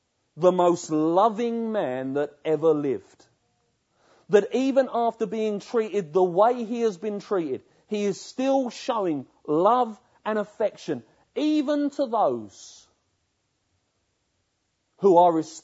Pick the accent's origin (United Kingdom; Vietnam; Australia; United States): United Kingdom; And we're British, so we queue.